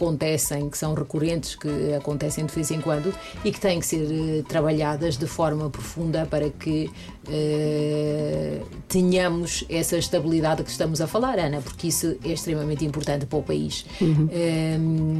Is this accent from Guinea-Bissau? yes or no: yes; Guinea-Bissau; todos nós, enquanto guineenses, digo da minha parte